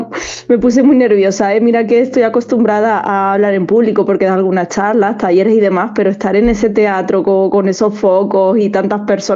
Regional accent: Granada, Andalusia, Spain; porque me encanta hablar de mi tierra, presumir de mi tierra, porque siempre digo que Granada puede ser una de las provincias más completas de España

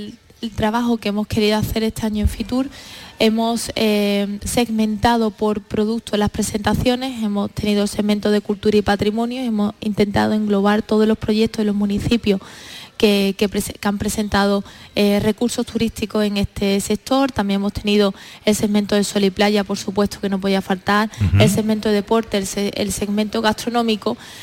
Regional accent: Huelva, Andalusia, Spain; lo que somos todos somos onubenses y apostar porque en Huelva vengan las infraestructuras tan necesarias

